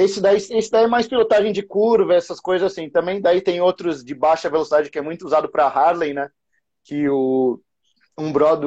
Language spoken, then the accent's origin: Portuguese; São Paulo, Brazil; que eu sou de São Paulo, então a gente pode conversar aí depois.